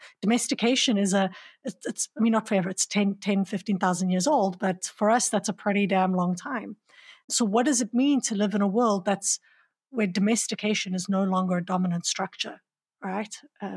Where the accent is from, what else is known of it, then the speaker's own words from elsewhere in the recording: South Africa; I'm from South Africa and I'm a white South African